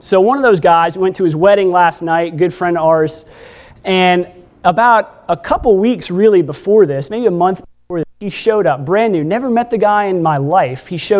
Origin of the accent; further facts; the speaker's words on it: Tennessee, United States; And I told him my story. Told him I was from Tennessee.